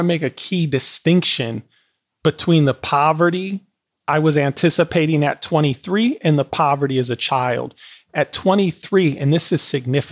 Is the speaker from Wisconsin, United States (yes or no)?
yes; Wisconsin, United States; because I knew I'm from Wisconsin and I was going to have to take public transportation.